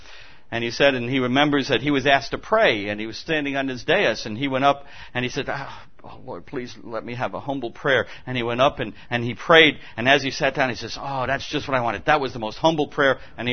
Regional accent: New York, United States; It doesn't matter if you use good English. We're from New York. None of us use good English.

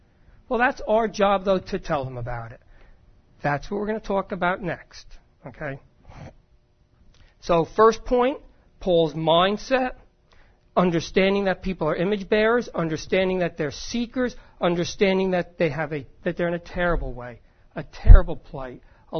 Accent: New Jersey, United States; Okay, we're from North Jersey, and we're basically the same as Long Island.

